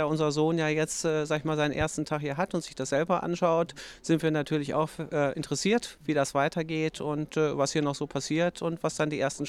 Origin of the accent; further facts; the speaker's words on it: Lüdinghausen, North Rhine-Westphalia, Germany; Wir kommen aus Lüdinghausen.